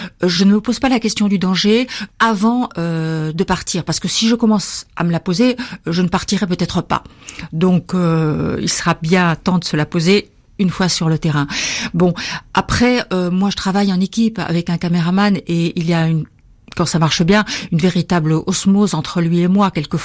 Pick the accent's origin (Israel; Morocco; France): Morocco; Petite fille, j'ai été élevée au Maroc, dans le sud du Maroc, parce que mon père était en mission là-bas.